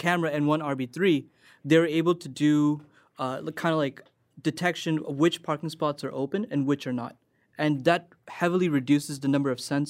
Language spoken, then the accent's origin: English; California, United States; I am from Orange County, and I go to school here in UC San Diego.